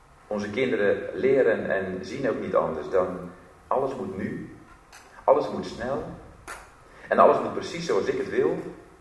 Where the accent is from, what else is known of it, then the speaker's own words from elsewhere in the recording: South Holland, Netherlands; Misschien weten jullie, of anders horen jullie het misschien wel aan me, dat ik uit het Westland kom.